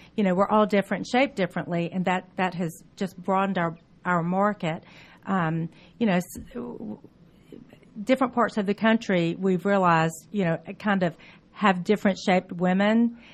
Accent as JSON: {"language": "English", "town": "Atlanta", "region": "Georgia", "country": "United States", "said": "We try to do because we are from Atlanta, we try and do a lot of local kind of charitable events."}